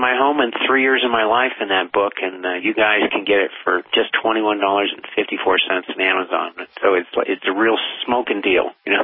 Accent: Burlington, Vermont, United States; When I was a kid, I grew up in Burlington, Vermont, and so the Adirondacks of upstate New York were right across Lake Champlain

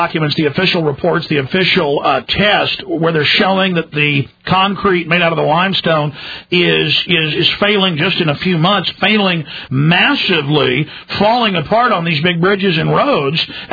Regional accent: Rockwall, Texas, United States; and I grew up in Rockwall, Texas, outside Dallas, they built literally tens of thousands of apartments and condos that were falling apart.

